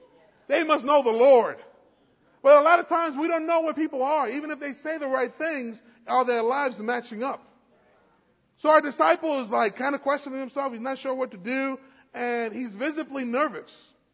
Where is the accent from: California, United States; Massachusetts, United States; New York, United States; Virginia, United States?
New York, United States; First of all, I was from New York. Even my best friend couldn't reach me.